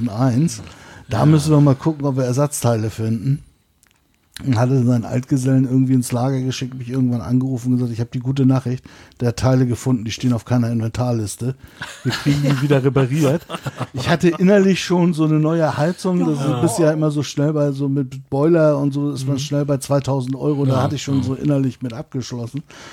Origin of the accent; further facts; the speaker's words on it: Schleswig-Holstein, Germany; da bin ich auf dem Campingplatz sozusagen groß geworden bei meinen Eltern.